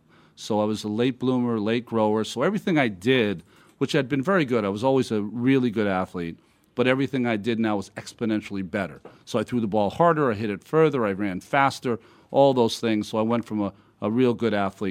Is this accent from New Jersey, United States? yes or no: no; Massachusetts, United States; now in New York, United States; I was born in Massachusetts. You know, I'm kind of a ham and egger from Massachusetts who now lives in New York for the last 30 years. So I'm more East Coast than the island of Hawaii.